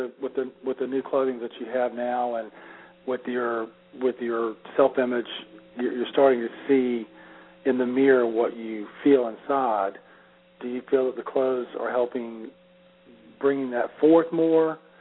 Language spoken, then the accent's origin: English; Florida, United States; You know, growing up, Dan, I grew up in Florida, in North Florida